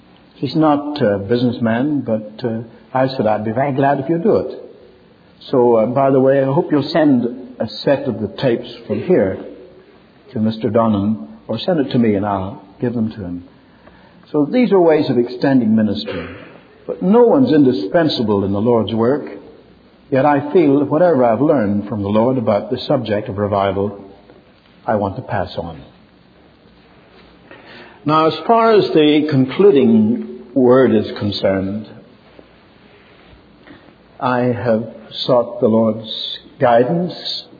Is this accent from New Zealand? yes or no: no; Ireland; born there; Though I was born in Ireland, I didn't need to be naturalized.